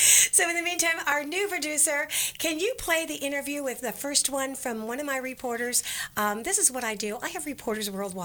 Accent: Midwest, United States; I'm from the Midwest, so I'm used to shaking somebody's hand and believing what they're going to say.

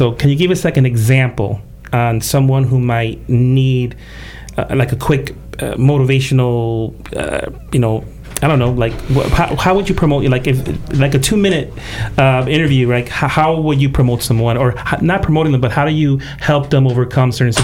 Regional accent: Rochester, New York, United States; Rochester, New York. That's my hometown. 585, really? 585 area code, yeah.

